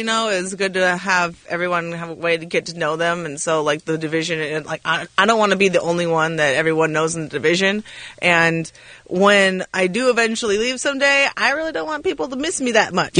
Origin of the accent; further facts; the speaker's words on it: Venice Beach, California, United States; I don't have the energy to be like this all the time. I'm from Venice Beach, man.